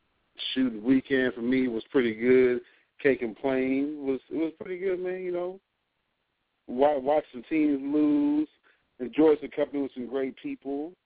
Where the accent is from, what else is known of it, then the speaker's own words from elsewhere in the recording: Texas, United States; also born or lived in New Jersey; I wait for my hometown, home state to be more exact, New Jersey. Then we take it on down right here to Texas, where I was raised.